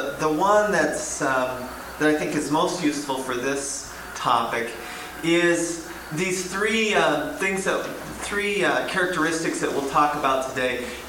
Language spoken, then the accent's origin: English; Spokane, Washington, United States; This is where I grew up in Spokane, Washington, the university there.